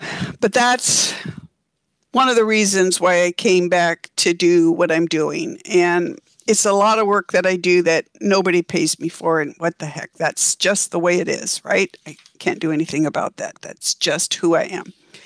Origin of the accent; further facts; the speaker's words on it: Oregon, United States; now in Seattle, United States; The area I grew up in Oregon burned down. Everything I knew as a kid is gone.